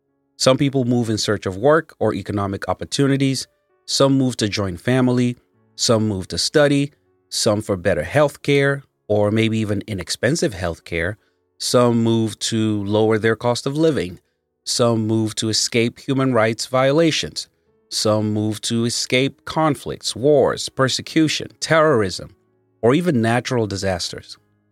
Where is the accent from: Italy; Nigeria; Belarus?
Nigeria; now in United States; As a Nigerian that relocated to the U.S. myself, I understand the motives of many who wish to leave the country.